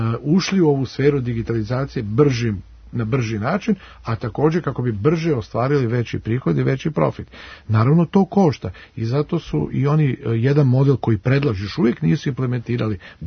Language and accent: Serbian; Serbia; ne samo kod nas u Srbiji, nego u celoj Evropi